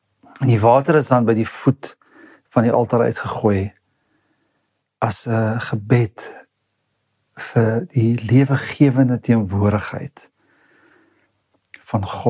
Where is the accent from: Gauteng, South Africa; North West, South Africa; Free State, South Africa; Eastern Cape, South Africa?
Gauteng, South Africa; Pretoria; also born or lived in Western Cape; Ek het in Pretoria groot geword, meestal of in Gauteng. En ons is Natal toe en ek was net verwonderd oor die see. En toe trek ons Kaap toe